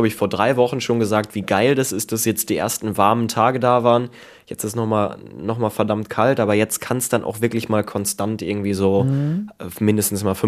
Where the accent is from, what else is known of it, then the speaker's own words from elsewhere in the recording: Bielefeld, North Rhine-Westphalia, Germany; now in Hamburg, Germany; Jetzt nicht bei mir in Hamburg, aber halt in meiner Heimat, da irgendwie Bielefeld, die Ecke, da hat's geschneit.